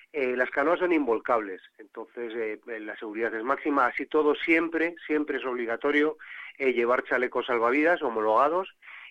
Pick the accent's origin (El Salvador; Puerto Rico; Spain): Spain; Cantabria; yo vengo de Cantabria, y ahí hay un pueblo, Saro, en la zona de los Valles Pasiegos